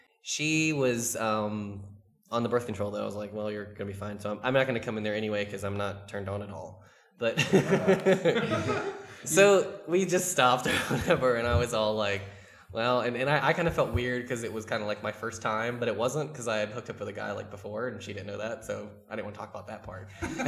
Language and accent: English; Wake Forest, North Carolina, United States; I'm from Wake Forest, North Carolina.